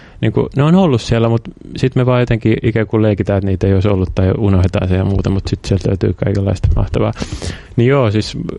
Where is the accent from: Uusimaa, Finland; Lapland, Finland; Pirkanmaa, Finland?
Uusimaa, Finland; Vantaa; No mä oon vantaalainen. Mä oon kasvanut niin kuin 70-luvun lähiössä.